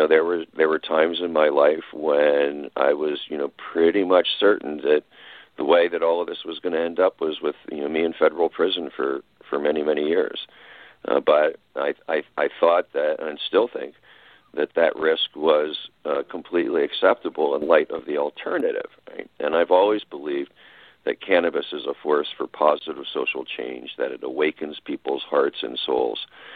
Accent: Washington, District of Columbia, United States; I was growing up in Washington, D.C., in a civil rights household.

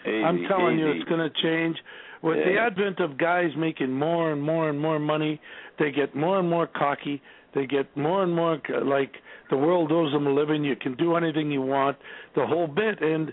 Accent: Canada; Well, growing up in Canada, I mean, it was, yeah, that was it.

